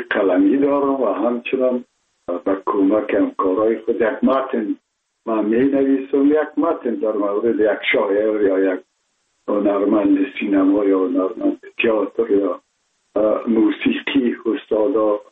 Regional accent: Kabul, Afghanistan; ما متولد شهر کابل هستم، اصلا تاجک و از شهر کونی کابل که از پدر پدر از کابل هستم.

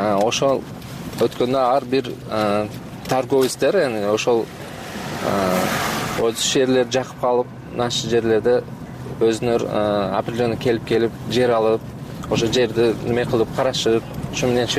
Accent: Uchkurgan, Batken Region, Kyrgyzstan; эл үчүн бала чакабыз ушул жерде, яны ушул жерде өсүп, ушул жерде чоңойгонбуз да.

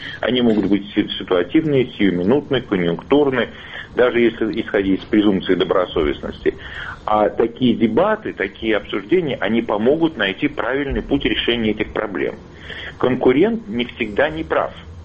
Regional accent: Saint Petersburg, Russia; Я из Санкт-Петербурга.

